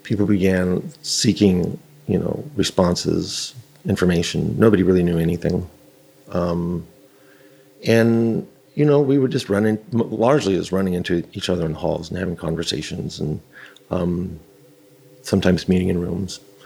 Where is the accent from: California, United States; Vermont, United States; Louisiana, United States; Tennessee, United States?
California, United States; San Francisco; born and raised in San Francisco, and I am currently living downtown, in my 16th year of living downtown.